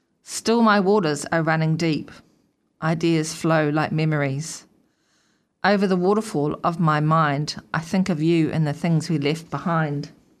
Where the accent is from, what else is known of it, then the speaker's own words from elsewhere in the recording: Niho Niho, Manawatū-Whanganui, New Zealand; So I grew up in the King Country, just north of Taramanui, in a small settlement called Niho Niho.